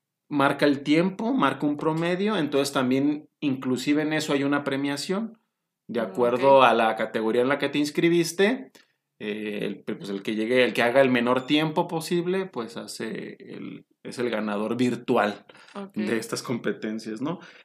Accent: Mexico; Y como un acento americano, un acento canadiense, un acento inglés, pero pues, somos mexicanos.

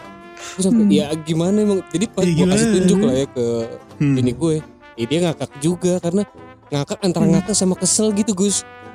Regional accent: Jakarta, Indonesia; Oke, gue juga dari Jakarta pamit ya.

